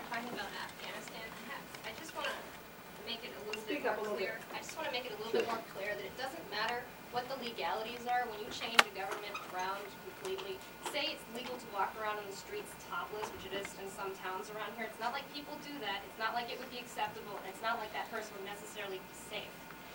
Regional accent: United States; I'm from the States, I'm kind of neutral, so.

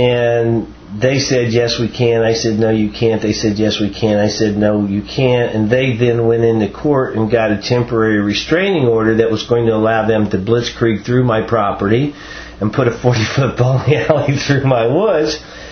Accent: Jeffersonville, Indiana, United States; I grew up in rural America. As a child, I grew up outside of Jeffersonville, Indiana, which at the time I lived there was a small rural farming community.

